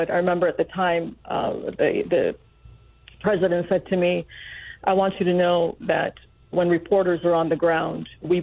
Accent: Michigan, United States; also born or lived in Baghdad, Iraq; I was born in Baghdad, Iraq, and our family moved to the United States, first to Michigan, when I was barely 3 years old.

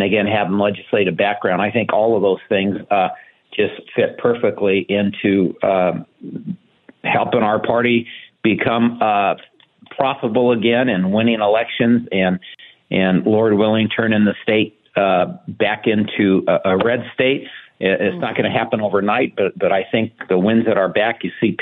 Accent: California, United States; Born and raised in California, married, Joni.

